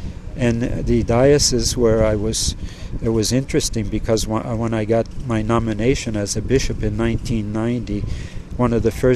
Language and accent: English; Troy, New York, United States; now in Valencia, Spain; I'm from Troy, New York, and I felt a certain identity because where I'm from is known for shirt and collars years ago in Troy, New York.